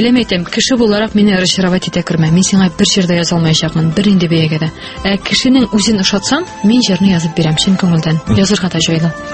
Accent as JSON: {"language": "Tatar", "town": "Aktanysh", "region": "Tatarstan", "country": "Russia", "said": "әлбәттә инде минем бүтән районнан чыгып караганым юк. Мин Актаныштан."}